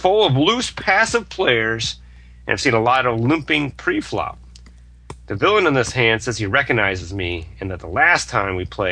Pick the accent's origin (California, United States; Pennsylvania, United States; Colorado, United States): Pennsylvania, United States; Scranton; I got to think anybody from Scranton has got to be like, can we just get 12, 20 years in the future now?